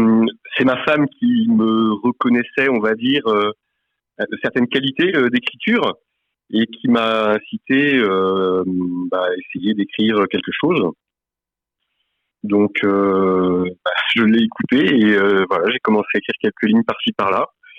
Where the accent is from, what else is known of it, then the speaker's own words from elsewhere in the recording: Nantes, Pays de la Loire, France; now in Laval, France; Puis j'habite à Laval maintenant depuis près de 16 ans. Je suis originaire de Nantes. Puis après, pour des raisons professionnelles, je suis arrivé ici en Mayenne.